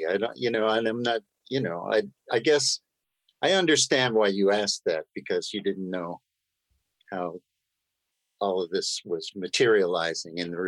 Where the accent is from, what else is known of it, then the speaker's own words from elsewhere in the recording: Forest Hills, New York, United States; Well, I'm an East Coast boy. I grew up in Forest Hills, Queens.